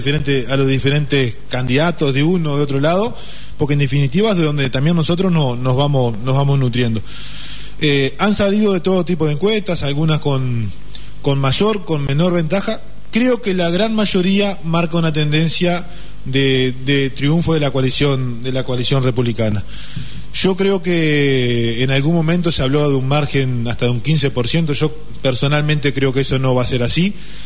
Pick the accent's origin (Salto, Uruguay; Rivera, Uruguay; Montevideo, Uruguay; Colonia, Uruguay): Salto, Uruguay; que el 12 seguimos siendo los mismos salteños